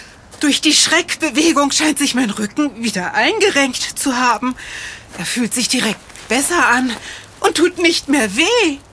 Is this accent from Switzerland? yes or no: no; India; German is a second language; Und in Indien, meinem Heimatland, gilt die Pflanze vielen als heilig.